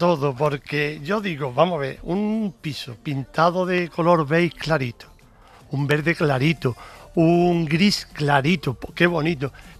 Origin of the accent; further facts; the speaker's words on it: El Puerto de Santa María, Andalusia, Spain; Yo soy del Puerto Santa María, Cádiz.